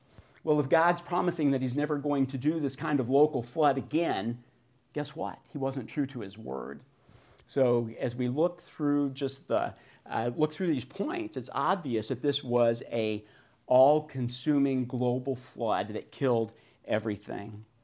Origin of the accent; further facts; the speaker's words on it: North Platte, Nebraska, United States; I'm from North Platte, so I use that as my valley illustration.